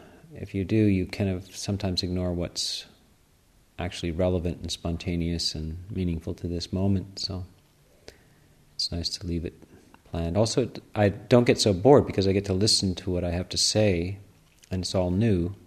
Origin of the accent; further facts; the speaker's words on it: Canada; I'm from Canada